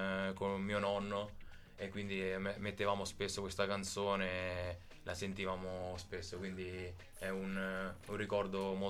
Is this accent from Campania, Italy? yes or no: no; Ascoli Piceno, Marche, Italy; nella mia città natale ad Ascoli, ho giocato lì, ho fatto il settore giovanile, e poi per passare andare a Giulianova, dove diciamo sono tra virgolette diventato grande.